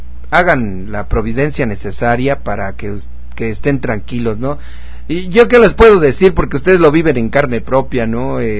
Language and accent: Spanish; United States; aunque soy chaparrito y parezco de Alemania, de Oaxaca, cabrón, pero soy de aquí, de los United States.